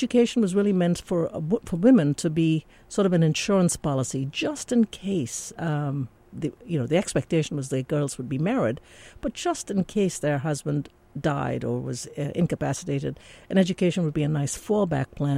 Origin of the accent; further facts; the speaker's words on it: Karachi, Sindh, Pakistan; moved away as an adult; now in United States; I came from Karachi, Pakistan, and have left there in my early 20s with the rest of my family. Came to the U.S. At that time.